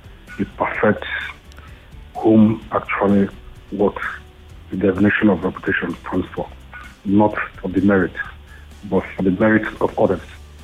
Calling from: Nigeria; I'm calling from Nigeria.

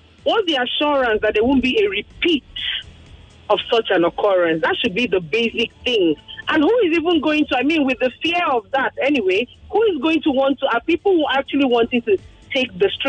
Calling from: Lekki, Lagos, Nigeria; I'm calling you from Lekki.

